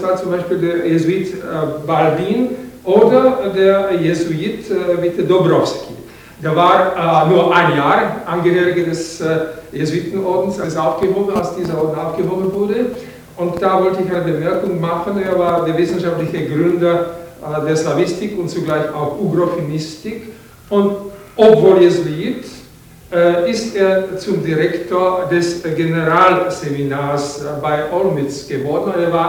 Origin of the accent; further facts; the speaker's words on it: Austria; first language Czech; als Österreicher tschechischer Muttersprache